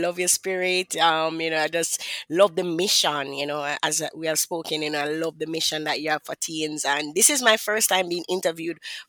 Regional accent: Kingston, Jamaica; Well, I am from Kingston, Jamaica. So I probably speak a little faster than the average folk. But yes, I'm from Kingston, Jamaica.

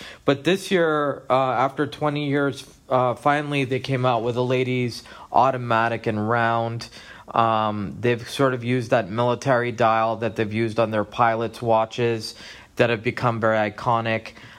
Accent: Boston, Massachusetts, United States; now in Las Vegas, United States

